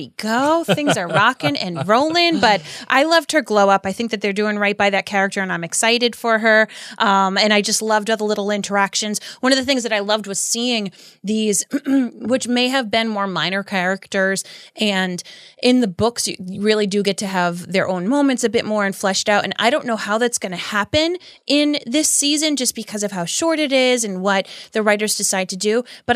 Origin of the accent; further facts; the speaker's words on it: Boston, Massachusetts, United States; Hey, we're from Boston, right?